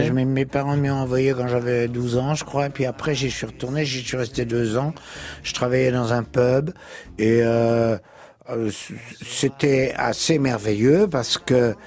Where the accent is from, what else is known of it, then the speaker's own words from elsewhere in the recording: France; J'étais français